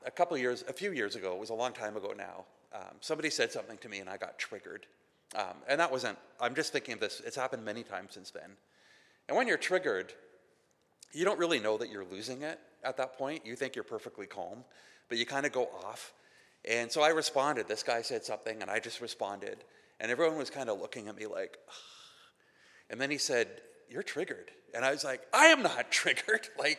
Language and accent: English; Canada; I've never once heard a Canadian say a boot, so just so you know. But all these Americans are like, "You're from Canada. We can just tell by the way